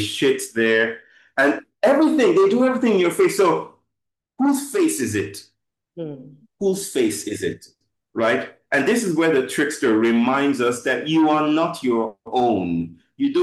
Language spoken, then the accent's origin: English; Nigeria; growing up in Christian Nigeria, I used to think that the soul, because even now, we're a highly evangelical, Pentecostal, Christian arrangement.